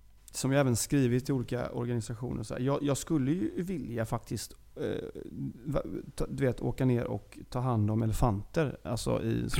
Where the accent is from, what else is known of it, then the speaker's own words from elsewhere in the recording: Italy; jag är italienare